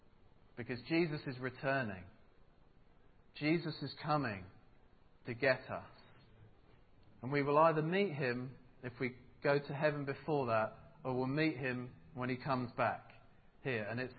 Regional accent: United Kingdom; I don't know about you, but I'm British.

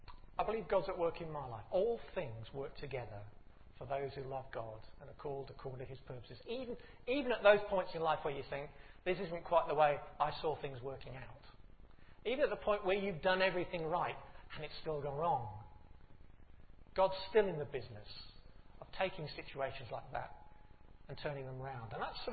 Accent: United Kingdom; I mean, we're British, I'm going to say.

